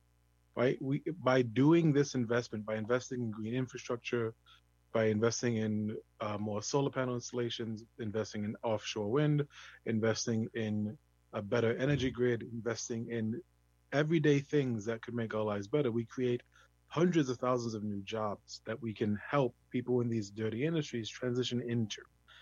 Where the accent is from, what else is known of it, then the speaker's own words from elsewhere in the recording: Bronx, New York, United States; Oh, in the Bronx, where I'm coming from the Hunts Point, we have mass agreement on this, right?